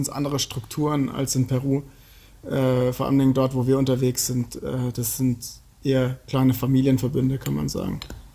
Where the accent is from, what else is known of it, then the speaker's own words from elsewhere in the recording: Germany; weil ich dort als Deutscher in den Kaffeebergen natürlich aufgefallen bin